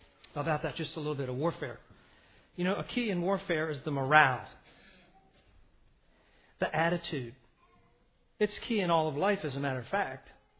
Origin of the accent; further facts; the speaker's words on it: Philadelphia, Pennsylvania, United States; Now, growing up in Philadelphia, I had neighbors who owned a paint company.